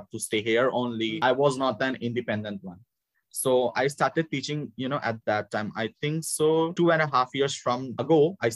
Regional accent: India; accent: Indian; At that time, my accent was not this. My accent was totally different. It was an Indian accent at that time.

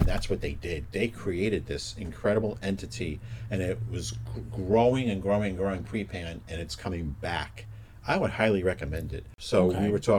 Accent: Queens, New York, United States; Yeah, I grew up in Queens. We didn't have community theater.

